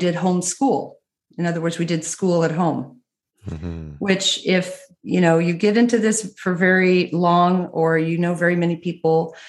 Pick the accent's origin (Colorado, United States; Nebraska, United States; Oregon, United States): Oregon, United States